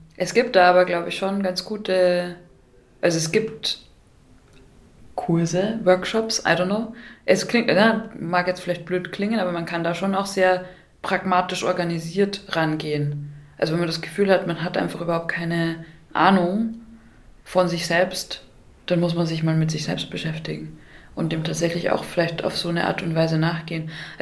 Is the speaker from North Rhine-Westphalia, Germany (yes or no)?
no; Bavaria, Germany; moved away as an adult; ich habe mich für Graz entschieden, weil das relativ nahe an Bayern war und ich komme aus Bayern